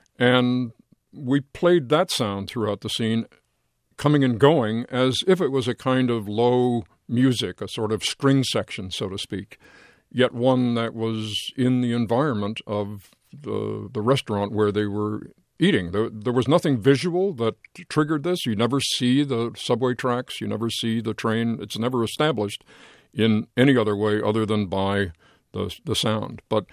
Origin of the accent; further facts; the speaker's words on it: New York, United States; as I said, I grew up in New York